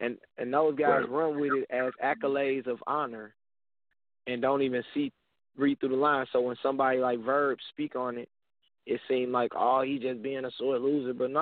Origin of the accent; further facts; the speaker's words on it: St. Louis, Missouri, United States; I mean, I'm from St. Louis, so as far as media, I already, you know, like I'm used to it.